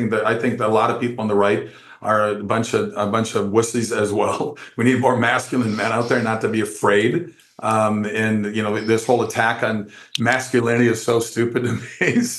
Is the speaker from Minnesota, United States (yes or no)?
yes; Minnesota, United States; I'm a Big Ten guy, too. I grew up in Minnesota, so we just recently played against Michigan.